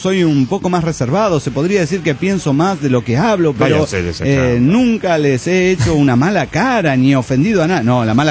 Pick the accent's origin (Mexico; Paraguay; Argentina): Mexico; Veracruz; en mi pueblo natal, Veracruz, se prepara una bebida llamada Diquidoco.